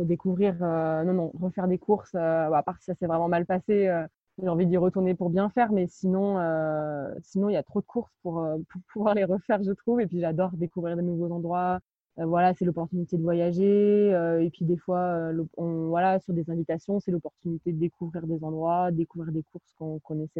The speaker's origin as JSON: {"language": "French", "town": "Saint-Denis-sur-Coise", "region": "Auvergne-Rhône-Alpes", "country": "France", "said": "je suis originaire du petit village de Saint-Denis-sur-Coise dans la Loire, entre Saint-Étienne et Lyon, dans les Monts du Lyonnais. J'ai 28 ans"}